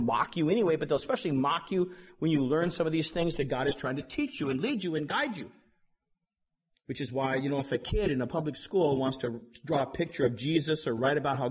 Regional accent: Denver, Colorado, United States; where I grew up in Denver, near that is Boulder

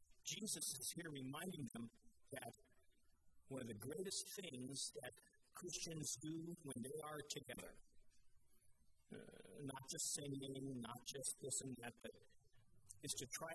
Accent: Colorado, United States; I'm from Colorado. Colorado is noticeable for its extremes.

